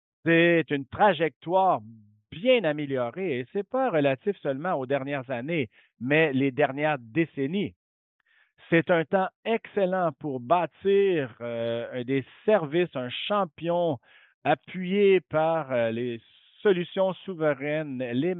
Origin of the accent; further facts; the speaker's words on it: New York, United States; French is a second language; now in Canada; Moi, je suis un Canadien adopté, Je viens de New York.